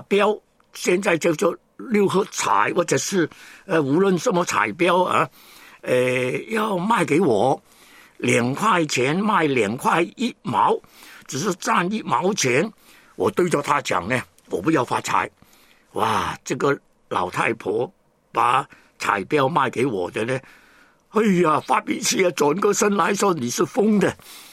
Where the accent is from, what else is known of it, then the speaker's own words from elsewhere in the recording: Hong Kong; 整个香港呢，我是香港人啊，都是很贫穷的